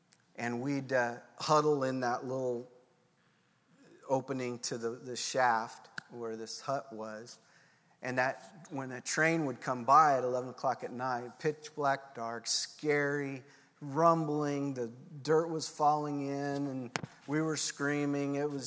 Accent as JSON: {"language": "English", "town": "Louisville", "region": "Colorado", "country": "United States", "tie": "born or raised there", "said": "And I grew up in Colorado, in Louisville, Colorado, and and it's a mining town, and there's a lot of farmland around that place."}